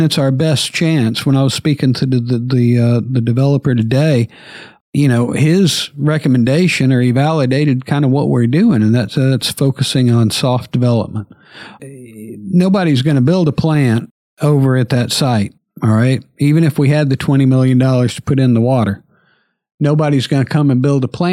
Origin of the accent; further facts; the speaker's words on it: New Albany, Mississippi, United States; And I'm from New Albany.